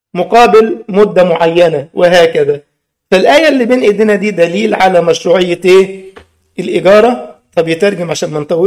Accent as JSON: {"language": "Arabic", "country": "Egypt", "said": "عندنا في مصر موجود، فأنا مش عارف بقى، لكن هنا عندكم في الأصل بينكم كإخوة بيكون تطوع لله"}